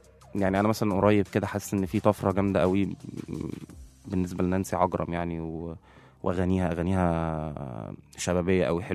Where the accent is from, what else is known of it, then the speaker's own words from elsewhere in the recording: Egypt; وكمان تفاعلاتهم معانا كمصريين في الأحداث عموما